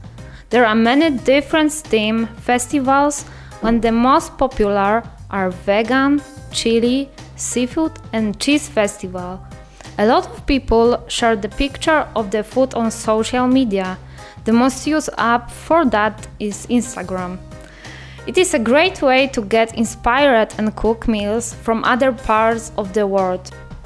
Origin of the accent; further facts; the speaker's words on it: Poland; English is a second language; from Poland